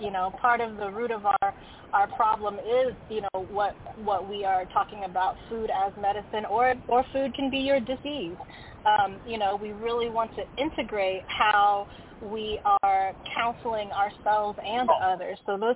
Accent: Greensboro, North Carolina, United States; I come from Greensboro, North Carolina, Mighty Muhammad Mosque number 92.

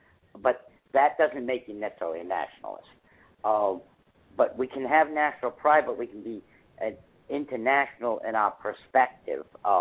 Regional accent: United States; but I'm an American, I love my country, and because I love my country, I want to make my country a better place.

